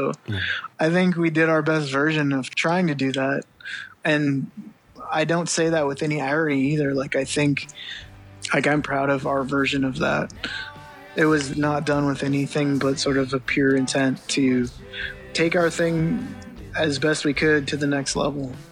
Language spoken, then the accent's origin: English; Greenwood, United States; I grew up in Greenwood recording me and my buddies onto a cassette boombox